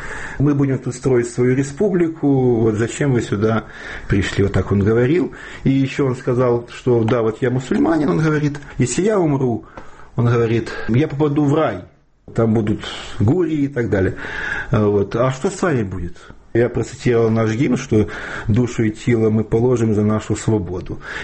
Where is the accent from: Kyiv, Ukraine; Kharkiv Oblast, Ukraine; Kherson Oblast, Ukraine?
Kharkiv Oblast, Ukraine; Мы все из Харьковской области были.